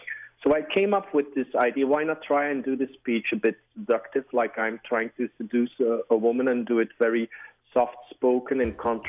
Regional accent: Belgium; I think I'm from Belgium. People are less sensitive about that, me quoting Afro-American people.

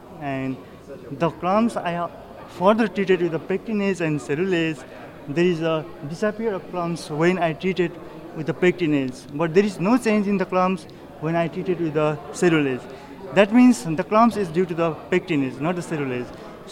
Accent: Nepal; English is a second language; moved away as an adult; now in United States; I'm from Nepal, and I applied here as a graduate school program.

